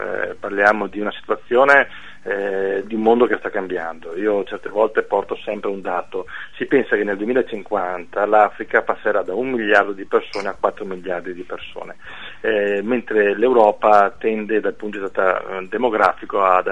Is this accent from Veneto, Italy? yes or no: yes; Veneto, Italy; la nostra capacità come veneti, come europei, insomma, di riuscire a mantenere le nostre caratteristiche